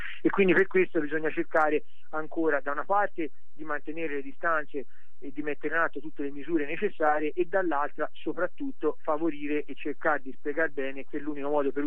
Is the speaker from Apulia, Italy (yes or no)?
no; Siena, Tuscany, Italy; anche in Toscana, io sono di Siena, anche a Siena abbiamo una sorveglianza molto capillare